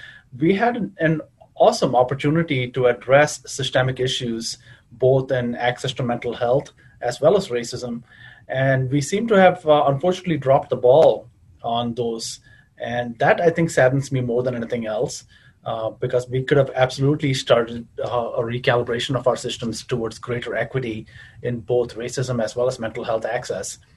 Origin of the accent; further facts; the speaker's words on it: Chicago, Illinois, United States; the queer community that I grew up with in Chicago